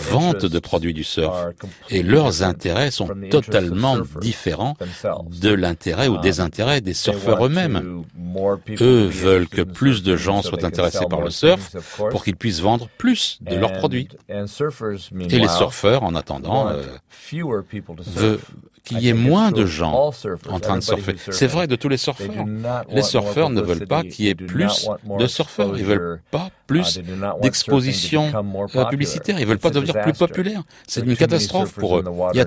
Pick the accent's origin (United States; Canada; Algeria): United States; Hawaii; c'était une chanson à la radio quand j'étais gamin à Hawaï dans les années 60